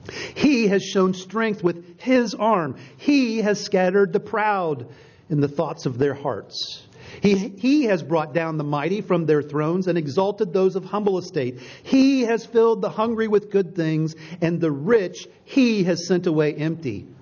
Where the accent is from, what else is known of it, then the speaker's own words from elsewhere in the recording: Richmond, Indiana, United States; a famous alligator that came to Richmond, Indiana, my hometown